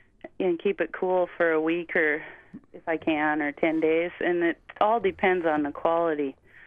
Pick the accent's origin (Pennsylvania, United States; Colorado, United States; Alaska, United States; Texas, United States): Alaska, United States; Hi, I grew up in Southeast, and I ate fish and deer and everything from the land